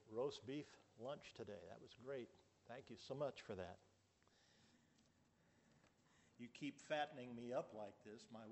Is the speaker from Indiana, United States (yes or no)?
yes; Indianapolis, Indiana, United States; I think I mentioned that I'm from Indiana, so it's great to be back home again in Indiana. I grew up in Indianapolis, just near Speedway, actually. Went to Ben Davis High School.